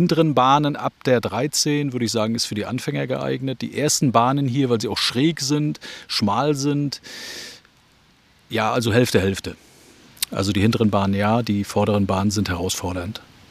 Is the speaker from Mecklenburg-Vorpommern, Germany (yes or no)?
yes; Güstrow, Mecklenburg-Vorpommern, Germany; Aus Güstrow in Mecklenburg-Vorpommern.